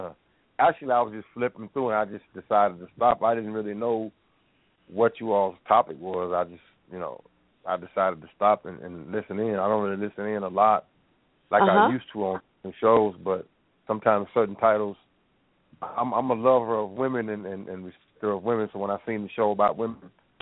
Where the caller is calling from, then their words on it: Tulsa, Oklahoma, United States; I am calling from Black Wall Street, Tulsa, Oklahoma.